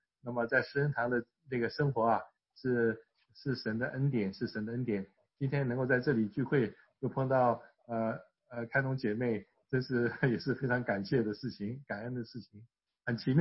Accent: Taiwan; 这个我们从台湾来的都晓得

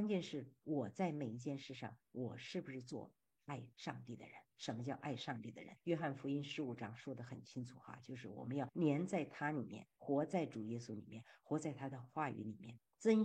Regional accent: China; 我们从小在中国唱的歌叫"

